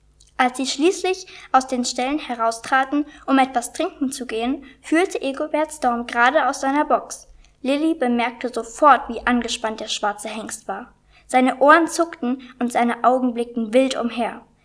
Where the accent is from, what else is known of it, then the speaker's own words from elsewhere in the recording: Erfurt, Thuringia, Germany; ich komme aus Erfurt. Ich bin 9 Jahre alt.